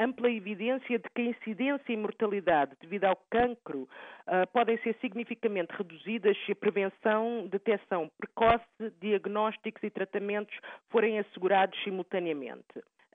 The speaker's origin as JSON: {"language": "Portuguese", "country": "Portugal", "said": "É uma grande honra para mim, como portuguesa, estar presente nesta entrevista."}